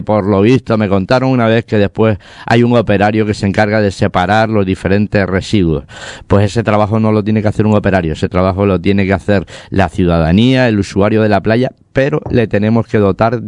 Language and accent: Spanish; Canary Islands, Spain; cuando decíamos que íbamos de Canarias